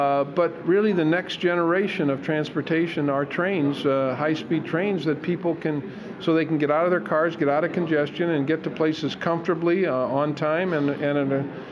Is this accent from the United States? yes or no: yes; Illinois, United States; My home state of Illinois is fixing up tracks.